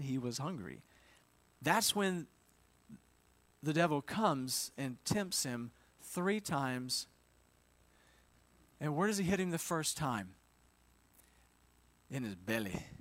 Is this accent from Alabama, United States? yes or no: yes; Tillman's Corner, Alabama, United States; So I grew up in Tillman's Corner, Alabama, which is on the south side of Mobile, down the Gulf Coast. So we would call that the Deep South.